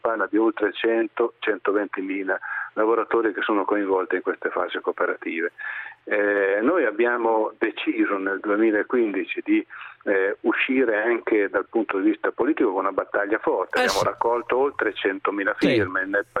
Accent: Modena, Emilia-Romagna, Italy; Io peraltro incidentalmente sono modenese.

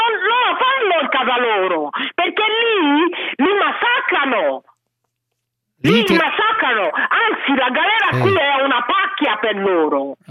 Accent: Nigeria; Italian is a second language; Sono nigeriana.

